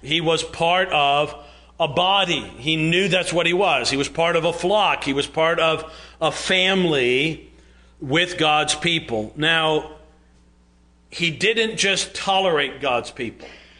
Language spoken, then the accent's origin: English; New York, United States; that's where my family's from, Philadelphia originally, although I am a New Yorker.